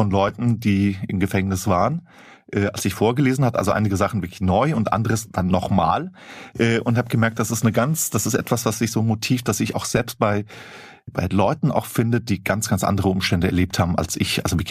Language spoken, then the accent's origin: German; Flörsheim am Main, Hesse, Germany; Ja, und also die Stadt, wo ich aufgewachsen bin, Flörsheim am Main, bei Rüsselsheim, Opel, ist jetzt nicht so, dass ich da irgendwie weit und breit der einzige Ausländer gewesen wäre.